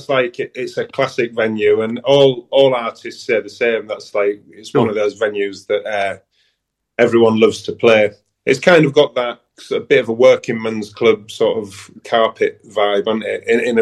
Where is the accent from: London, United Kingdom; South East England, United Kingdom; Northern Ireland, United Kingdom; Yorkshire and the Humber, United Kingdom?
Yorkshire and the Humber, United Kingdom; Yeah, I mean, I'm from Britain, that is as close as there's always somewhere I get that's the closest to Bridlington on the turn, and Leeds Brudenell will be my hometown show, let's call it.